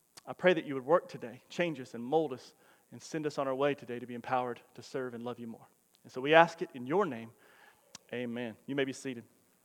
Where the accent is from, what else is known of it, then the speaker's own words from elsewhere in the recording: Denver City, Texas, United States; It's a place I've been my whole life. I grew up in Denver City, West Texas, a little bit more west, you know.